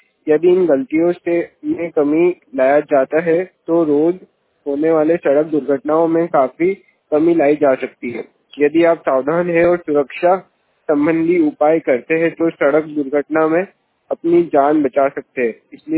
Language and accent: Hindi; Indore, Madhya Pradesh, India; मैं इंदौर से हूँ।